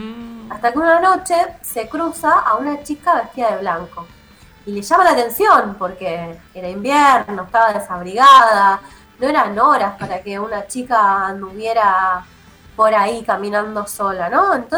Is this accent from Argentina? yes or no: yes; Rosario, Santa Fe, Argentina; yo siempre que pienso en leyendas, me acuerdo de una, que viste que yo soy rosarina